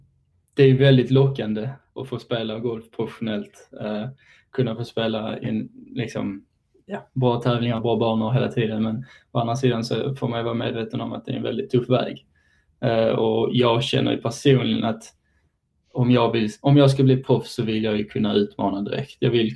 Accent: Eslöv, Skåne, Sweden; now in Texas, United States; Jag kommer från Eslöv. Jag gick uppfostrad i Eslöv, född och uppvuxen. Gick gymnasium i Helsingborg, riksidrottsgymnasiet i Helsingborg.

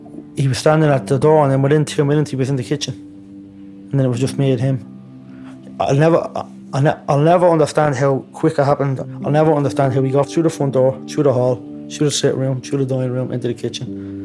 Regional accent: Dublin, Leinster, Ireland; They just gave me an awful time because I was different. Because I was from Ballymun.

